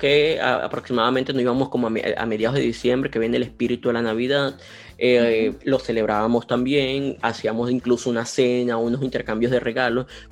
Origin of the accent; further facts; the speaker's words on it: Barinas, Venezuela; nosotros en Venezuela solíamos, como yo me crié en Barinas y tiene mucha influencia andina la ciudad